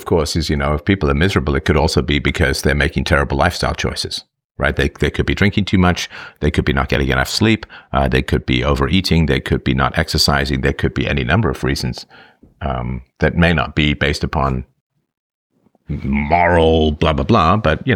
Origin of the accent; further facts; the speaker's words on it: England, United Kingdom; But, I mean, growing up in England as part of the lower class, I can tell you